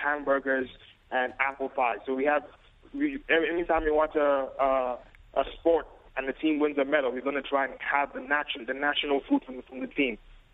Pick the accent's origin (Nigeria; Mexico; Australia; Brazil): Nigeria; now in Stamford, United States; Yeah, I'm actually also from Nigeria.